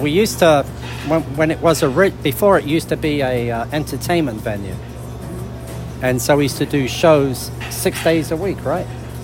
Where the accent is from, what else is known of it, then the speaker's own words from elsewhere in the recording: London, United Kingdom; now in Redwood City, United States; originally I'm from London, England. And I started in Redwood City about 24 years ago. When I was a lot younger, I was in my 40s then. Now I'm in my late 60s.